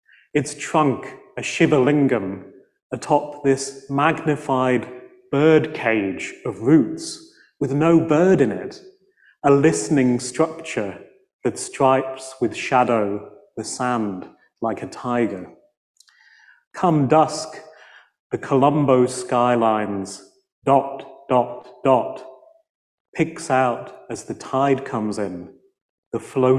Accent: Leeds, Yorkshire and the Humber, United Kingdom; moved away as an adult; now in United States; I grew up in Leeds, so in West Yorkshire.

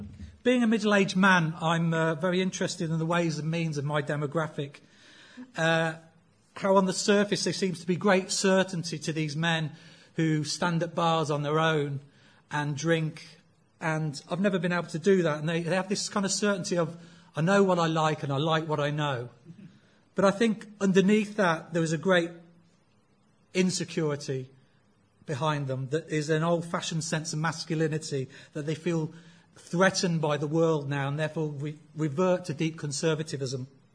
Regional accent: Coventry, West Midlands, United Kingdom; accent: Coventry; I'm not very well, so I'd like to apologise in advance for my Coventry accent.

